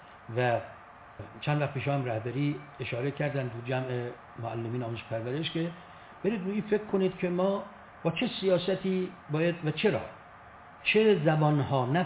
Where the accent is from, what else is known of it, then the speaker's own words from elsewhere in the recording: Iran; من به عنوان یک ایرانی فارسی زبان اینو نمیگم